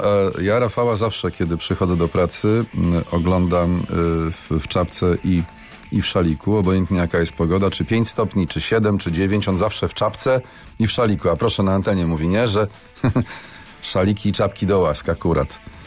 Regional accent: Szczecin, West Pomeranian Voivodeship, Poland; born there; No ale jestem szczecinianinem z urodzenia

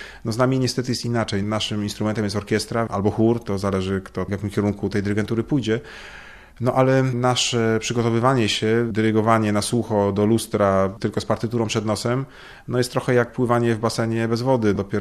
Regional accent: Poznań, Greater Poland Voivodeship, Poland; Tak, jestem rodowitym poznaniakiem, urodzonym w Poznaniu, wychowanym na Ratajach, ale od 9 lat w Poznaniu bywałem rzadziej, dlatego że przez 9 ostatnich sezonów szefowałem w Filharmonii w Opolu

